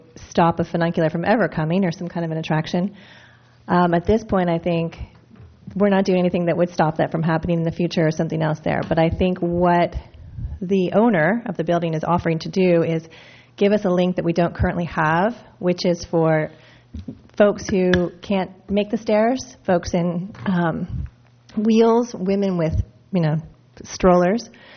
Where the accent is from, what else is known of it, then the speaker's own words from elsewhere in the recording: Pennsylvania, United States; born there; You know, I was born in Pennsylvania, and the city of Pittsburgh has inclines